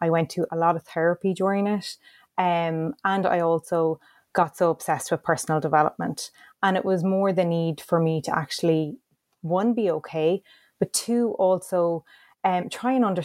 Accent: Ireland; So I'm from Ireland

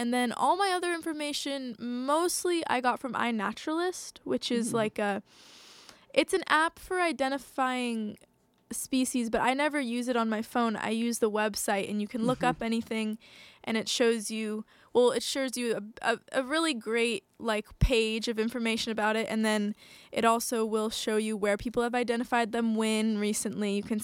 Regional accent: Astoria, Oregon, United States; Well, first I went really just into my memories growing up in Astoria.

